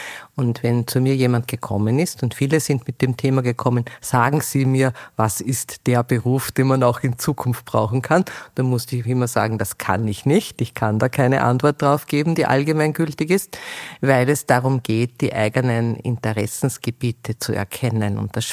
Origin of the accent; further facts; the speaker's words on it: Steyr, Upper Austria, Austria; ich komme zum Beispiel aus Steyr, gibt es keinen Bootsbau